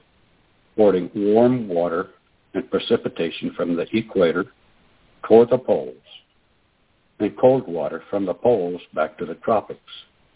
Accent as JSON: {"language": "English", "region": "Oklahoma", "country": "United States", "said": "Good evening. … from Oklahoma. And this is the 1st of July here in the States."}